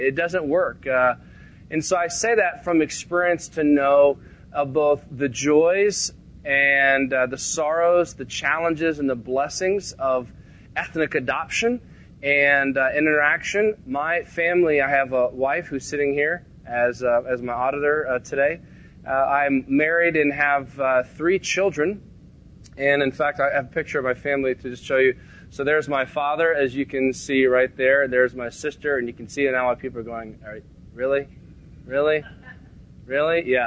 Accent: the South, United States; Growing up in the South, understood from experience, at least during that time, what was a very, in some environments, racially tense environment.

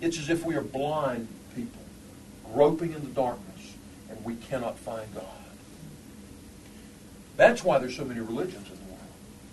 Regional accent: Florida, United States; I grew up in Florida watching the Saturns go up and the shuttles go up.

